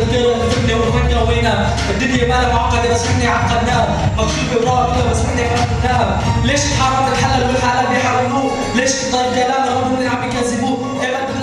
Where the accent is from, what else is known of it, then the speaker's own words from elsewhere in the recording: Syria; German is a second language; Ich komme aus Kurdisch, Syrien, ich bin Kurdistan.